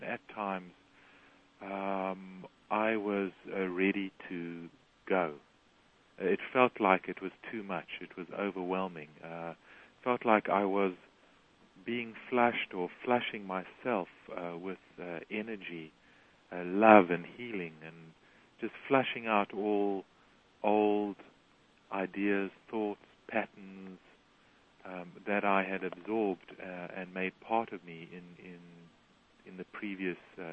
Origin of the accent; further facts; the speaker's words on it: South Africa; now in San Diego, United States; I'm originally from South Africa.